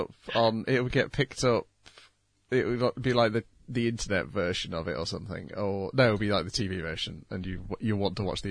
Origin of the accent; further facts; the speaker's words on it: Japan; I'm from Japan.